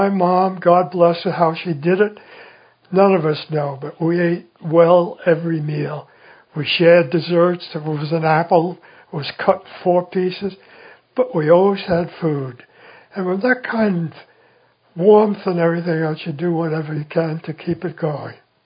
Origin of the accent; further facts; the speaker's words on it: New York City, New York, United States; Born and raised in New York City, and proud of it, by the way. It's a great place.